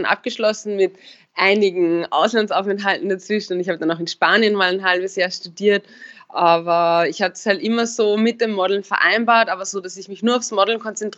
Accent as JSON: {"language": "German", "region": "Upper Austria", "country": "Austria", "said": "ich komme ja aus Oberösterreich, eher vom Land"}